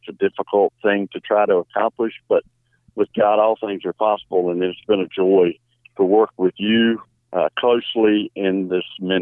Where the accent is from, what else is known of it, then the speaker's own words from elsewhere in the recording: United States; I'm an American. I'm a country boy.